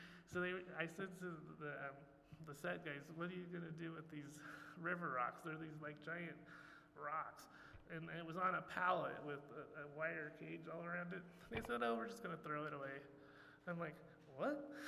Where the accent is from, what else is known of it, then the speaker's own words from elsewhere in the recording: Eugene, Oregon, United States; I read in the newspaper in my hometown of Eugene, Oregon